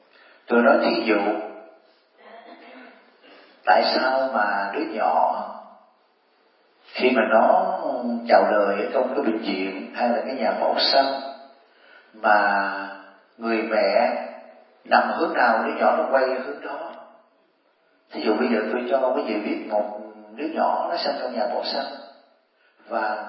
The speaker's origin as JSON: {"language": "Vietnamese", "town": "Biên Hòa", "region": "Đồng Nai", "country": "Vietnam", "said": "như tôi là người Biên Hòa"}